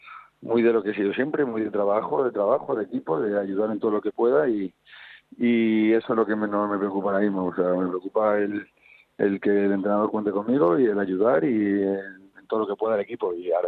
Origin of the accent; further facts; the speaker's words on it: Madrid, Community of Madrid, Spain; aunque nosotros somos de Madrid.